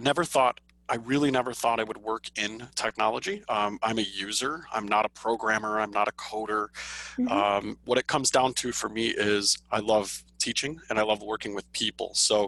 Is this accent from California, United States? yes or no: no; Chicago, Illinois, United States; But I'm born and raised in Chicago.